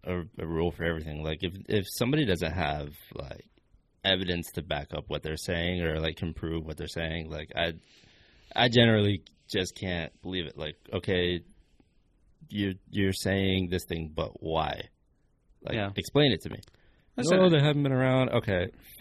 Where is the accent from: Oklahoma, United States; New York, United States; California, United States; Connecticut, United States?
New York, United States; More specifically, we're from New York.